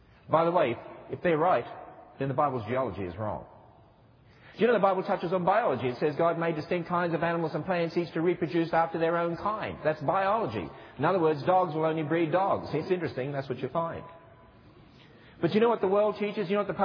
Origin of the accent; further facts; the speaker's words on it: Australia; I hope you can tell that I am Australian.